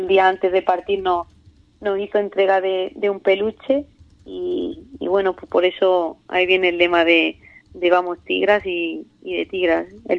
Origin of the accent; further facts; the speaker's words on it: Ubrique, Andalusia, Spain; darle las gracias a esos ubriqueños que que han estado enganchados a la tele y ojalá pues en un futuro podamos, tanto mi hermana como yo, pues darle mucha alegría y llevar pues lo que es nuestro pueblo por todo el mundo.